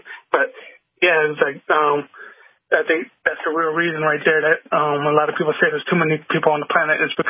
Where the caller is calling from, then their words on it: Virginia, United States; I'm calling from Northern Virginia again.